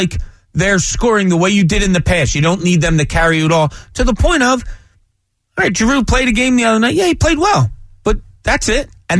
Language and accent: English; Philadelphia, Pennsylvania, United States; I'm from Philly, Mark.